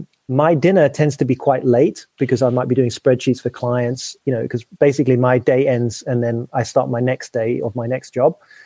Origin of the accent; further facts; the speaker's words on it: South East England, United Kingdom; Well, you know, I'm posh. I come from Sussex.